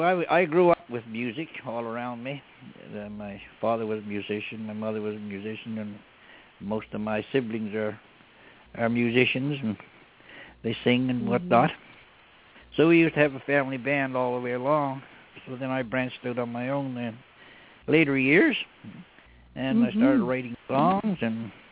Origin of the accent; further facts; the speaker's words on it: Halifax, Nova Scotia, Canada; Well, I'm from Nova Scotia, the Halifax, Nova Scotia area, where the just next door to where Hank Small was born